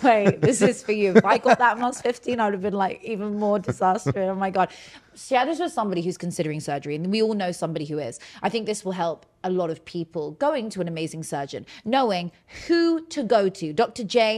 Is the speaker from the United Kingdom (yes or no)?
yes; United Kingdom; now in United States; I'm British and I've just moved here, but I would have flown out here for it.